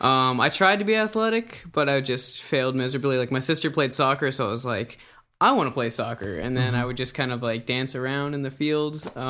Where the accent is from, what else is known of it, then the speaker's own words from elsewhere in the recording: Bradenton, Florida, United States; I'm from Bradenton, Florida.